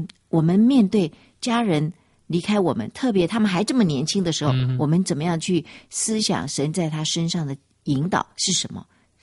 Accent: China; 我们中国人就讲到生离死别嘛哈

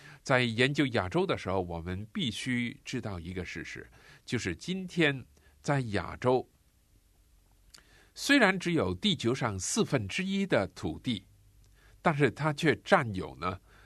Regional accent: China; 在对我们中国人来讲，是有这么大的困难去接受的

